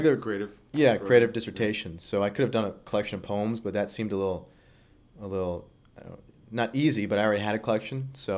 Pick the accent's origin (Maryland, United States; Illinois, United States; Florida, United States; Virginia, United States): Illinois, United States; Chicago; now in Mount Pleasant, United States; Chicago originally, a bunch of years ago. So just got to Michigan 2004. Took a job at Central Michigan, Central. Mount Pleasant.